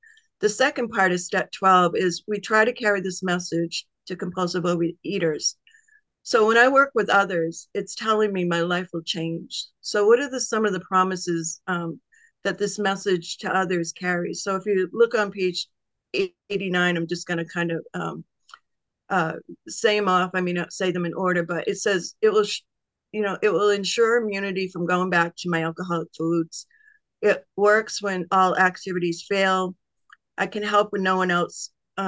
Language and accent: English; Maine, United States; I'm from Maine, and I'm a recovered compulsive overeater.